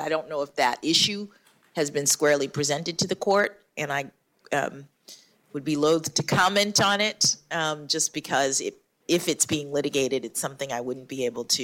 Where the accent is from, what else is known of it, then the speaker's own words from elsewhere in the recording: Miami, Florida, United States; when I was born in 1970 and went to school in Miami, Florida, was completely different.